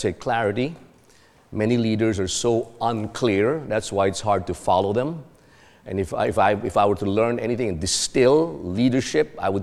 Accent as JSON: {"language": "English", "country": "Philippines", "tie": "born or raised there", "said": "I grew up on Alexander Hamilton. I grew up as a child in the Philippines with a set of encyclopedia on Alexander Hamilton."}